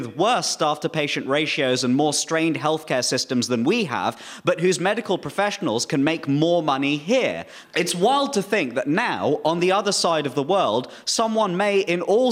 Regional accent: United Kingdom; For listeners, I am a British Indian man, so I also look like a prime minister.

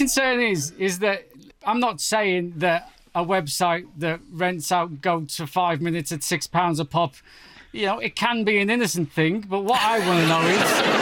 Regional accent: Liverpool, North West England, United Kingdom; Well, I mean, I'm from Liverpool, mate, and we've got our own there at the minute, I believe.

